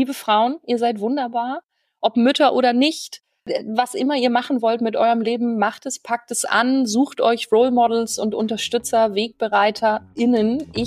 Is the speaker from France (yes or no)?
no; Millstatt, Carinthia, Austria; now in Germany; Aber in Kärnten ist meine Heimat. Millstatt liegt an einem wunderbaren Bergsee, den ich über alles liebe, in dem ich schwimmen gelernt habe.